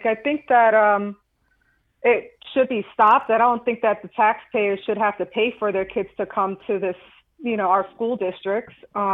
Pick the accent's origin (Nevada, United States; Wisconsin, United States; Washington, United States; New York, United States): New York, United States; Coney Island; I grew up in Coney Island in the projects, and being a biracial person, my father is from Puerto Rico. He was born in Puerto Rico. And then my mother is mostly Scottish.